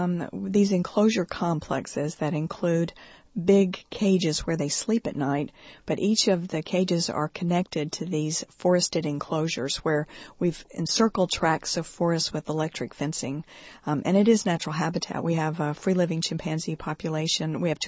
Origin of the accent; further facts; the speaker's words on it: United States; I was, very unprepared as an American person to go into Cameroon and set up this sanctuary.